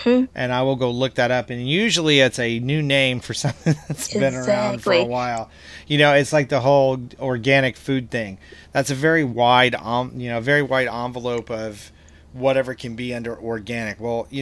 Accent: Texas, United States; also born or lived in Pennsylvania; I'm from Texas originally. I lived in Pennsylvania for 15 years.

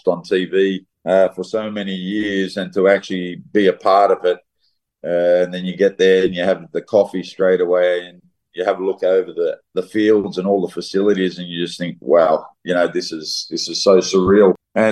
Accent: Mount Druitt, New South Wales, Australia; You know, like I was raised in Mount Druitt.

